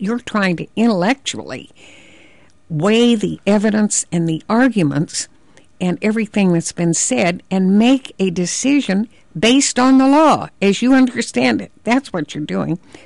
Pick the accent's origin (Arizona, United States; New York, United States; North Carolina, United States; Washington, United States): Arizona, United States; I was from Arizona, a long way away.